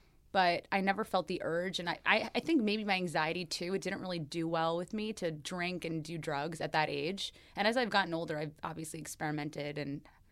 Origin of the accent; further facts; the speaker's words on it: Long Island, New York, United States; moved away; we moved from Long Island, which I don't really like to promote. Okay. and I've since lost my accent.